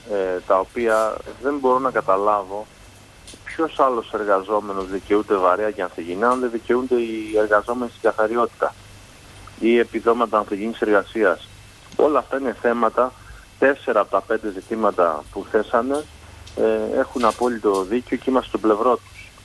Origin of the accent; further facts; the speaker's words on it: Heraklion, Crete, Greece; Δεν μπορούμε πλέον ως Ηρακλειώτες να κάνουμε μια διαχείριση όλης αυτής της κατάστασης από κοινού.